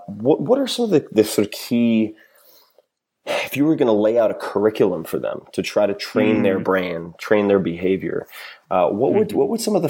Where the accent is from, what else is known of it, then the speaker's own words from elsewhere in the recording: Long Island, New York, United States; I grew up on Long Island, then went to transferred to a boarding school, went to Princeton.